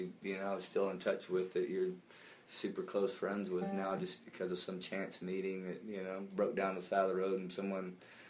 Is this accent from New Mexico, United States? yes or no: yes; New Mexico, United States; I'm from New Mexico, and my family is a ranching family, and I grew up rodeoing